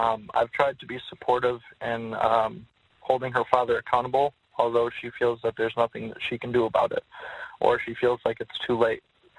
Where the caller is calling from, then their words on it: Kokomo, Indiana, United States; I'm calling from Kokomo, Indiana.